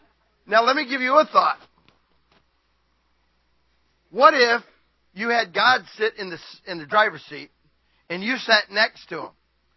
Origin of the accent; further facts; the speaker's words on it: Florida, United States; When I was growing up, my daddy said, we're going to the beach. I grew up in Florida. We went to the beach all the time.